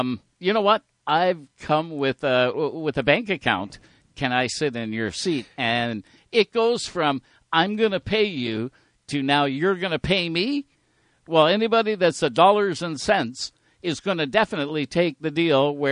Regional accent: Canada; Back in my day, when I was a big hockey fan, and I was a big hockey fan, I'm Canadian, it was Canada-Russia.

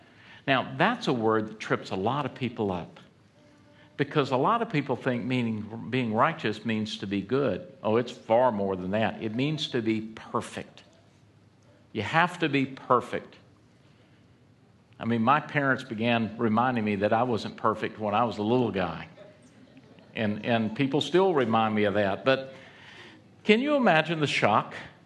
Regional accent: Atlanta, Georgia, United States; born there; Look, I was born in Atlanta, Georgia.

